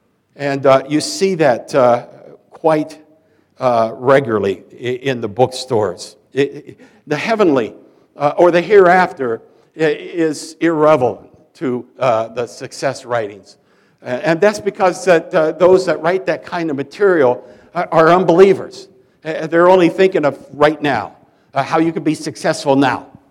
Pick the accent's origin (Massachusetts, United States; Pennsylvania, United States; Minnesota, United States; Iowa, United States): Iowa, United States; Fairfield; You know, my hometown of Fairfield, Iowa, is the home of Maharashi International University, or MIU.